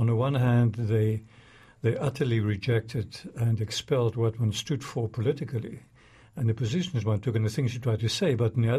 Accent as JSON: {"language": "English", "country": "South Africa", "first_language": "Afrikaans", "second_language": "English", "said": "I would say that the language, my mother tongue, Afrikaans, is probably a home that is no longer there, no longer exists, not even objectively."}